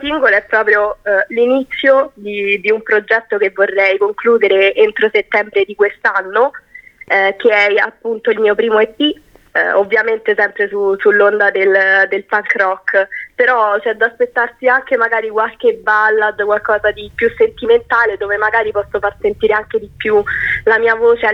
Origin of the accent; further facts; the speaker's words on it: Bellegra, Lazio, Italy; Io sono di un paese piccolissimo in provincia di Roma, 2700 abitanti, si chiama Bellegra.